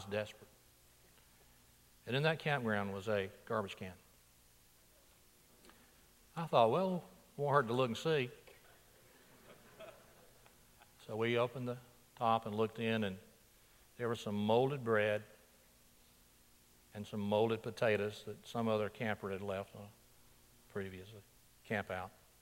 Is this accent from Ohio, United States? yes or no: no; Floral, Alabama, United States; one of our mothers transported us from my hometown, Floral, Alabama, to this campground.